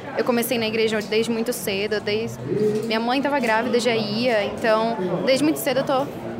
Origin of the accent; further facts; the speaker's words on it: São Carlos, São Paulo, Brazil; eu sou de São Carlos, frequento a Santa Rita